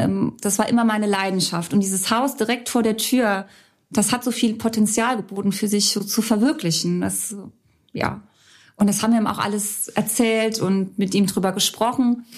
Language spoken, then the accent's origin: German; Rhineland-Palatinate, Germany; Ich komme eigentlich aus der Nähe von Kaiserslautern